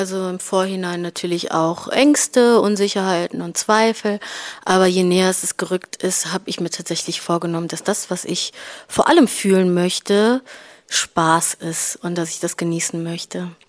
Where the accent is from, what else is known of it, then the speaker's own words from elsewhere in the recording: Cologne, North Rhine-Westphalia, Germany; ich bin aus Deutschland, aus Köln.